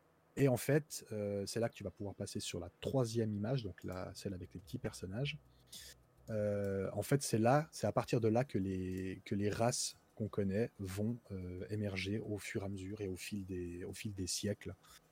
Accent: Switzerland; Je suis suisse.

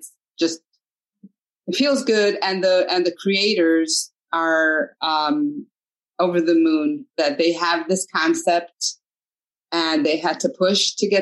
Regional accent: United States; I'm from the United States.

